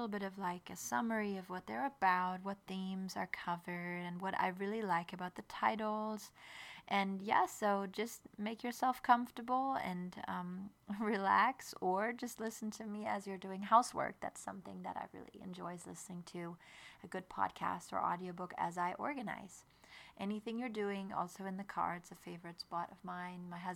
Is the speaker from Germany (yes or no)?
yes; Germany; I am from Germany. I was born and raised there, and my husband, though, is Floridian, so we have two cultures represented in our family, and we also speak both languages